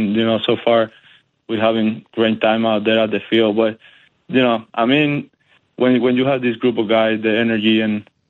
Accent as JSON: {"language": "English", "country": "Cuba", "tie": "born or raised there", "said": "Yeah, I mean, for sure, that was a great childhood for me. You know, watching all the city, loving the way my dad played baseball and the legend that he was for the whole city"}